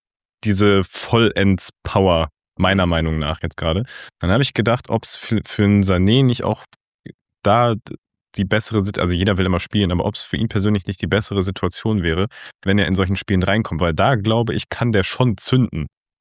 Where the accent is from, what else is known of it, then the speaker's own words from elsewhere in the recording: Germany; Oh, wenn das jemand sieht und anfängt sich zu beschweren, warum ich denn als Deutscher ein Frankreich-Trikot trage.